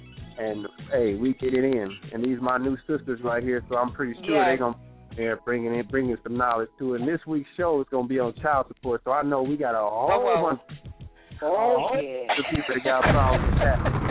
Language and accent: English; California, United States; I'm from California, and what I'm doing right now is working on a mix for my show